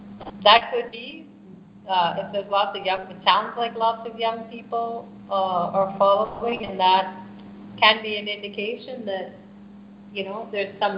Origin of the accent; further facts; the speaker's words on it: Canada; especially when I'm traveling here in India, where are you from? And I'll say Canada.